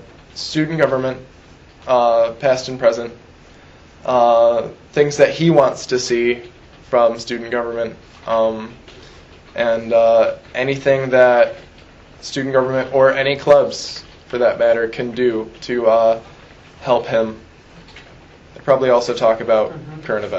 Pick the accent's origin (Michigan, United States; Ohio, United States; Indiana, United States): Michigan, United States; Yale; I'm from Yale.